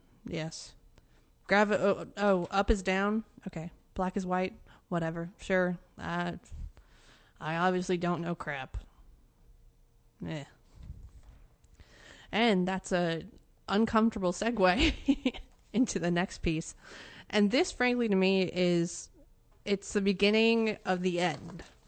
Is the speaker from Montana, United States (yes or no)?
yes; Montana, United States; And I'm from Montana, so I can compare and contrast, and it's fair.